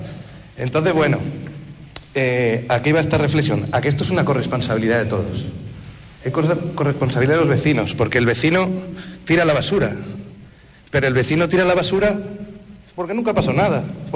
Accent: Andalusia, Spain; por mi acento podéis ver que soy de las afueras de Huelva. Entonces, bueno, pues llegué aquí hace más o menos 5 años

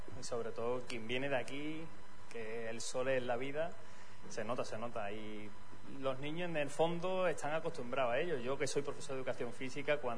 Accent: Huelva, Andalusia, Spain; muchos sitios pues no disponen de lo que dispone Huelva. Y yo siempre, pues lo que digo, llevando a mi tierra hasta los confines de la tierra.

